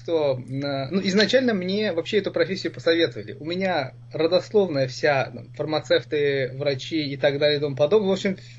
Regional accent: Moscow, Russia; Я из Москвы.

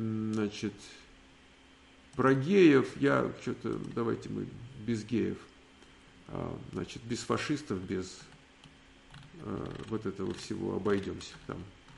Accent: Moscow, Russia; moved away as an adult; Вот я русский, там еврейского происхождения. Вот я русский, родился в Москве всю жизнь. Там, ну и как, 34 года жил в России.

